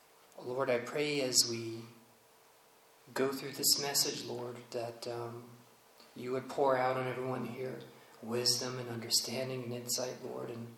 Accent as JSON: {"language": "English", "region": "Northeast", "country": "United States", "tie": "born or raised there", "said": "Now, of course, I didn't grow up in Arizona. I grew up in the Northeast, believe it or not. And so it tended to be colder and oftentimes more snowy"}